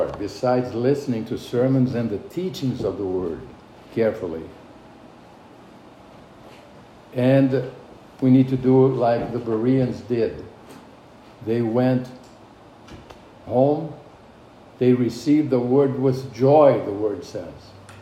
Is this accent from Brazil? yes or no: yes; Brazil; born there; English is a second language; I am a lover of soccer. I was born in Brazil.